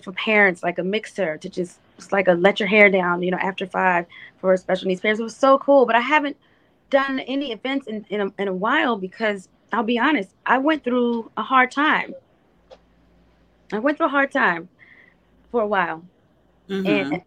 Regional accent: Las Vegas, Nevada, United States; now in Atlanta, United States; I have some folks out in Vegas that I've been consulting with to do something grand in Las Vegas, my hometown, for special needs

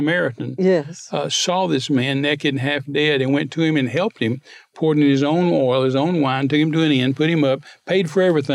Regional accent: Midland, Texas, United States; I was raised in Midland, Texas.

